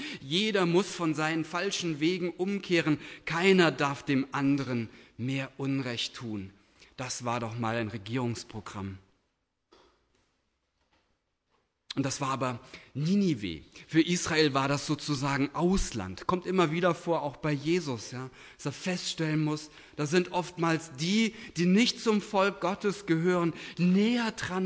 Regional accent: Butzbach, Hesse, Germany; Gefängnisseelsorger gewesen in meiner Heimatstadt Butzbach

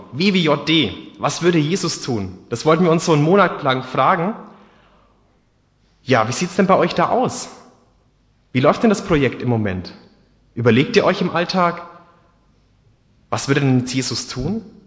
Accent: Bavaria, Germany; Ansonsten komme ich ursprünglich aus Bayern. Bin da geboren, im Nördlinger Ries.

